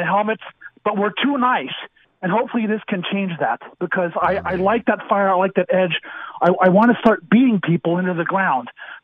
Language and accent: English; Seattle, Washington, United States; I remember in third grade, I grew up in Seattle. I was a Seahawks fan